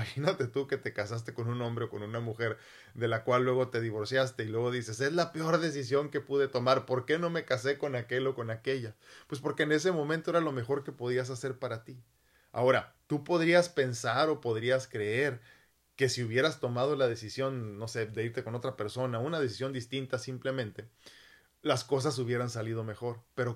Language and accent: Spanish; Mexico; como mexicanos, como latinos en general, vivimos con esta culpabilidad constante